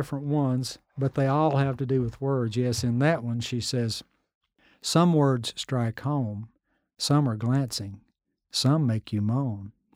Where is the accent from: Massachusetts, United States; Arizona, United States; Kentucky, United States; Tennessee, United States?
Kentucky, United States; I grew up in Jackson County. And if you, Eastern Kentucky, I can tell sometimes people are from different counties.